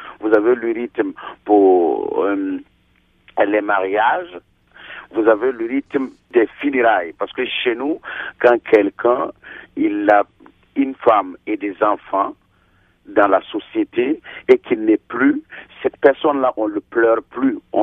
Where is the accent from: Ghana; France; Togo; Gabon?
Ghana; J'ai grandi au Ghana et c'est un pays anglophone